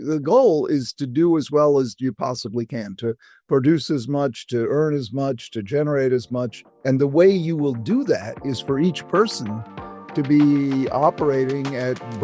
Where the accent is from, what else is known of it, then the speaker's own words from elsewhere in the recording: Chatham, Massachusetts, United States; I grew up in Cape Cod, in a little town called Chatham.